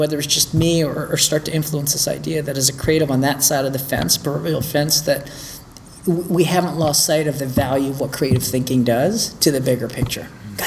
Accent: Toronto, Ontario, Canada; Yeah, so my ad agency tenure was living in Toronto. I grew up in Toronto

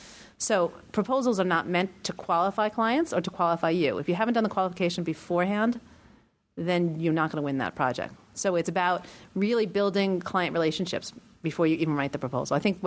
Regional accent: New York, United States; look, I am brutally honest. I'm a New Yorker.

